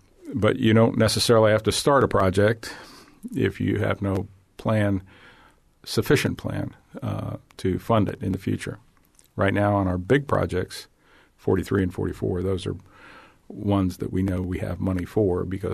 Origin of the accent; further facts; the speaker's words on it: Hialeah, Florida, United States; And I'm from South Florida.